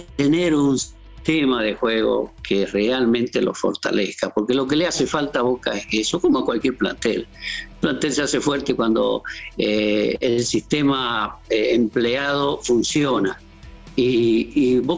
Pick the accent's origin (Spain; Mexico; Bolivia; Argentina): Bolivia; Obviamente, como boliviano, me gustaría que hayan sorpresas y que hayan milagros para participar en un Mundial e ir a ver a Bolivia.